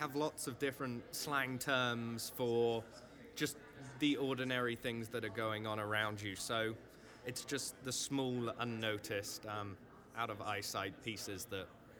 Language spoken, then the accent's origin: English; South West England, United Kingdom; moved away as an adult; now in Sioux Falls, United States; I'm originally from Somerset in England